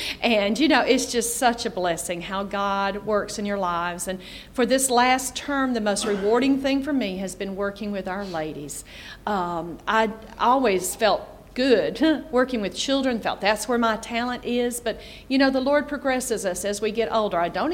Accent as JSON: {"language": "English", "town": "Atlanta", "region": "Georgia", "country": "United States", "said": "I'm from Atlanta area, and honey, there's a church on almost every corner."}